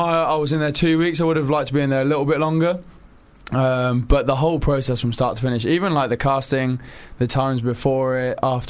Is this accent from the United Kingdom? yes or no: yes; Cheltenham, South West England, United Kingdom; now in London, United Kingdom; I'm from Cheltenham, so it's quite a trek.